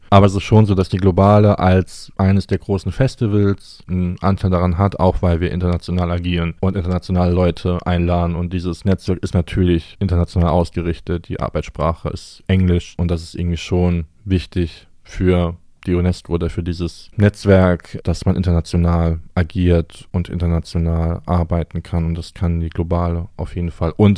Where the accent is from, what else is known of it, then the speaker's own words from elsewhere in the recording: Rhineland-Palatinate, Germany; now in Bremen, Germany; Ich bin kein Bremer. Ich komme aus Rheinland-Pfalz ursprünglich, wohne jetzt aber in Bremen seit 2016. Also in 2 Jahren habe ich ein ziemliches Jubiläum. und ich, genau, lebe sehr gerne in Bremen.